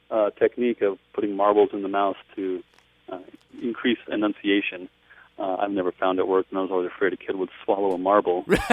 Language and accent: English; Colorado, United States; I'm from Colorado.